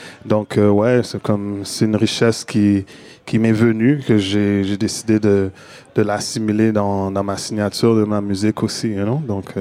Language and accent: French; Montreal, Quebec, Canada; born there; je suis né à Montréal, mes parents d'origine haïtienne aussi, et puis tu sais, l'héritage de mes parents d'Haïti était très important pour moi. Ça faisait partie de mon identité, qui est devenue une identité plurielle